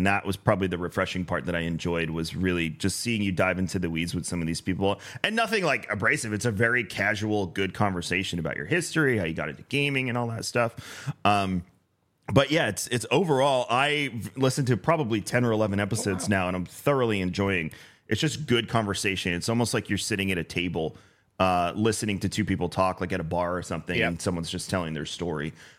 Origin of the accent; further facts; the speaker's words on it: Long Island, New York, United States; I'm originally from Long Island, as you know.